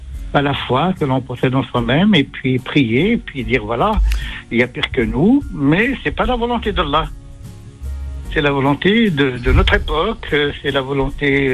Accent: Algeria

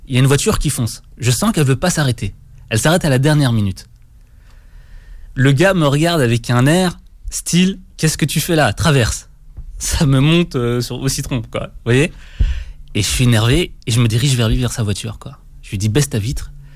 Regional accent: Belgium; l'équivalent du bac en Belgique, parce que je suis de Belgique

